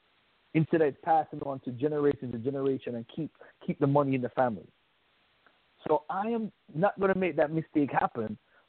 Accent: Jamaica; When I grew up in Jamaica, man, my mom, they always have a saying.

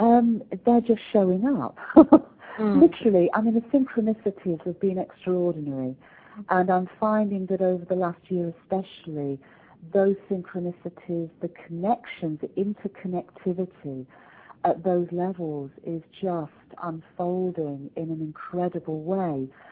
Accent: United Kingdom; but as a Brit who loves America, I was there

